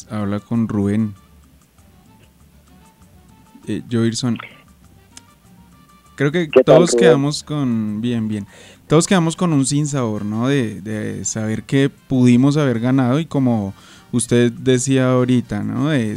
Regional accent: Colombia; creo que como colombiano, y lo digo sacado el corazón

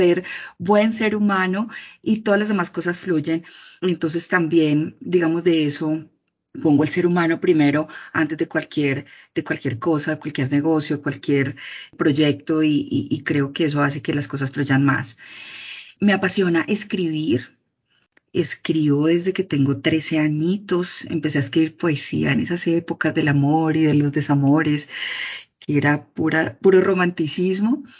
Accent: Popayán, Cauca, Colombia; No quiero decir mi edad en número, pero ya la van a pillar. Nací en Popayán, mi familia vivió muchos años en Popayán

